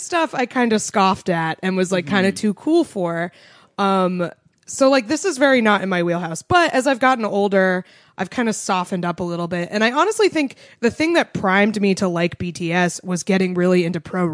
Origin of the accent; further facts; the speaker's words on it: New England, United States; I liked like I grew up in New England. I liked like Boston hardcore.